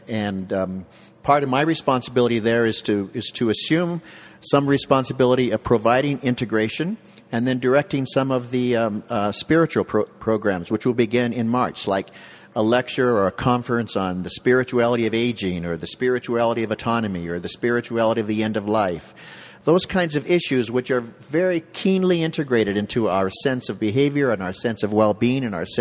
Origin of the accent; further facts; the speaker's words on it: Trinidad & Tobago; I'm born and raised in Trinidad. My family went to church there. I went to school there.